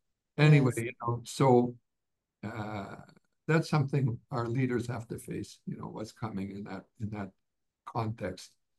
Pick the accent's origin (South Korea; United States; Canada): Canada; born there